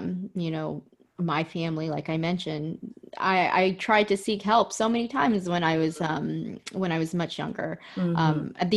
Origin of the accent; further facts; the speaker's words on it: Jacksonville, Florida, United States; born there; I was born in Jacksonville, Florida. Mm-hmm. I'm Filipino.